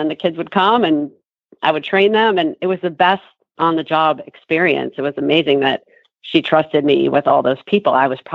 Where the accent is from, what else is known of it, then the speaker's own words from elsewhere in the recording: Cleveland, Ohio, United States; I grew up in Cleveland, Ohio, and I was horse crazy from a young age.